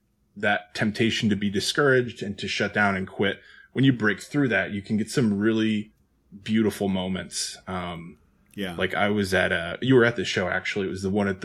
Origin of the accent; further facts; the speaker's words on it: Alabama, United States; But I'm also from Alabama, born and raised.